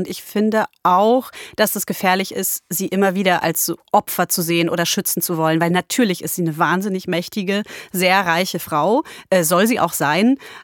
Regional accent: Poland; Ich bin Polin, ich habe da ein Jahr gelebt

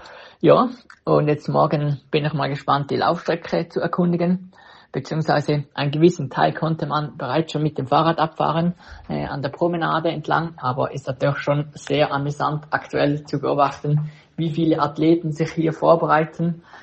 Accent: Switzerland; das, was wir als Schweizer gewohnt sind bei den Pässen

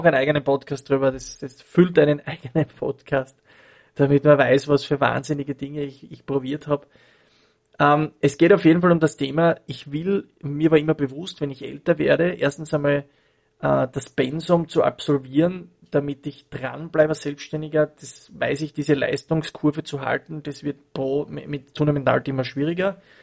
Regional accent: Leoben, Styria, Austria; ich komme ja aus Leoben, die zweitgrößten Stadt der Steiermark

